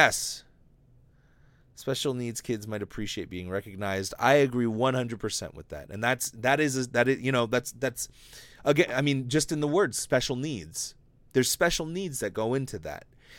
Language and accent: English; Hawaii, United States; Because I came from Hawaii, which is technically America, and my mom was from Hawaii. My dad was from Washington. So I kind of got this strange, perspective of both mainland and Hawaii as I was growing up